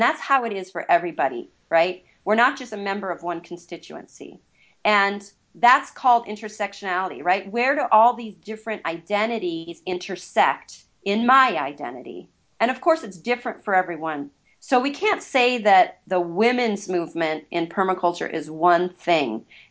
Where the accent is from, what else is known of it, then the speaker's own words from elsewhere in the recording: South Dakota, United States; folks already know I'm from South Dakota and I'm a woman. But, you know, if I say I am Caucasian, I'm middle-aged, I'm in my mid-40s, I am middle class